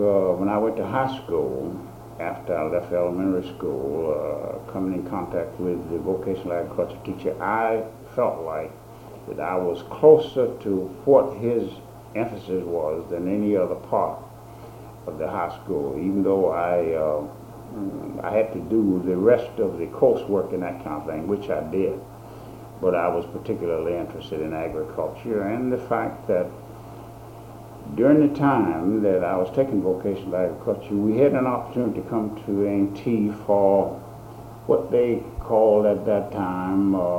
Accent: North Carolina, United States; born there; Well, I was born in Warren County. And I left there after graduating from high school at the Warren County Training School in Wise

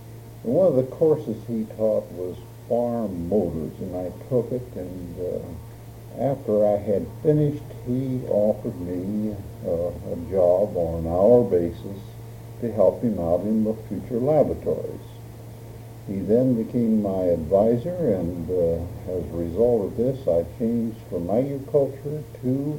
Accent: Nebraska City, Nebraska, United States; Okay, I was born in Nebraska City, Nebraska, and went to high school in Nebraska City.

